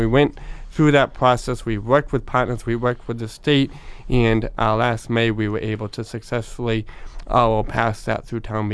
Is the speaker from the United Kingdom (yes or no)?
no; Rockland, United States; You know, I grew up there. Like, I went through the Rockland schools. I mean, it's my hometown.